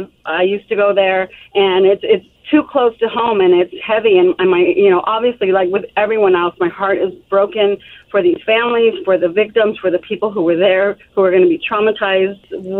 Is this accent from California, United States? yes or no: yes; Thousand Oaks, California, United States; now in Moorpark, United States; I grew up in Thousand Oaks. I live in Moore Park.